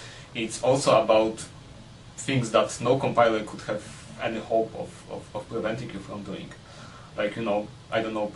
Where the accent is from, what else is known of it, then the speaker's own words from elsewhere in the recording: Wrocław, Lower Silesian Voivodeship, Poland; English is a second language; now in Aachen, Germany; in the perfect pronunciation. So I'm Polish, I'm from Wrocław. I'm currently working at the European Microsoft Innovation Center in Aachen